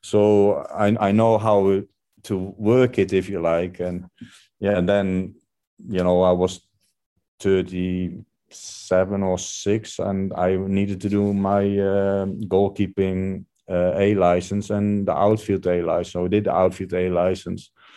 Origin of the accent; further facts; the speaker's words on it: North Brabant, Netherlands; English is a second language; moved away as an adult; now in England; started in Holland when I was at Eindhoven. I did the whole academy there. I did a local team in around my hometown.